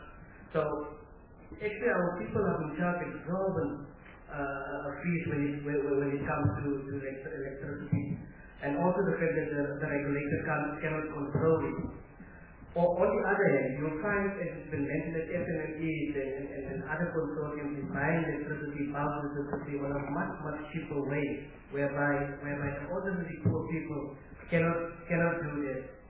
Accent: North West, South Africa; Now, I'm coming from the Northwest province, very rural province

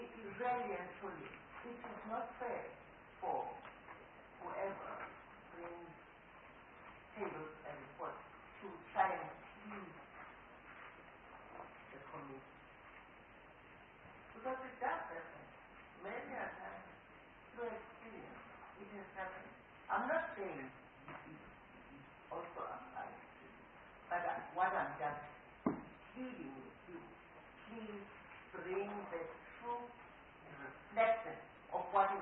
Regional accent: Gauteng, South Africa; It's just because I come from the Rand.

